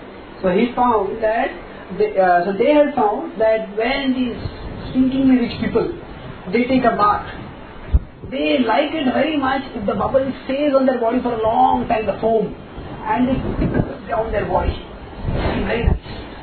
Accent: Tamil Nadu, India; I am from Tamil, so we have a Tamil organization, and I'll take care of all Tamil people.

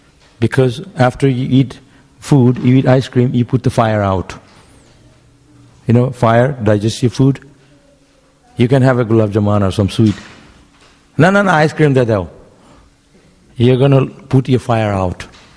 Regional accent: West Bengal, India; I grew up in Bengal, and I always wanted to go to the temple because they give prasad.

